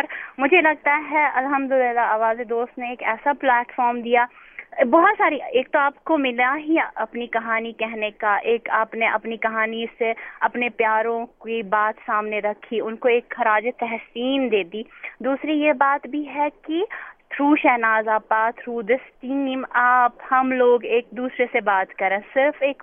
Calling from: Srinagar, Jammu and Kashmir, India; جی میں سری نگر سے بات کر رہی ہوں, کشمیر نا

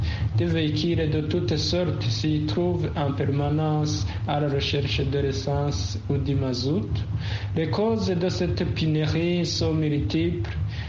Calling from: Bujumbura, Bujumbura Mairie, Burundi; qui vous appelle depuis Bujumbura au Burundi.

